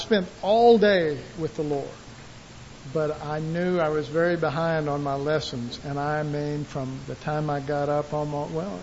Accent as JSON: {"language": "English", "region": "Texas", "country": "United States", "said": "I'm sorry, I'm from Texas."}